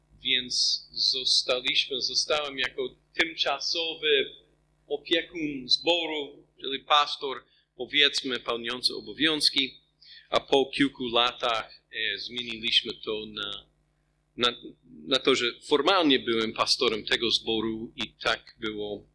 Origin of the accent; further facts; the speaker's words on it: United States; Polish is a second language; moved away as an adult; now in Poland; Pochodzimy ze Stanów Zjednoczonych. Mieszkamy tu w Polsce 24, prawie 25 lat. I byliśmy cały czas w Lublinie. Przyjechaliśmy do Polski w 99 roku.